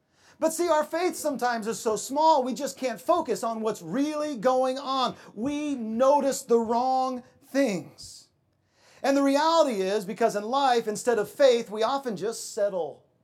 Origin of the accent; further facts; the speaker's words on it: United States; I mean, I'm an American.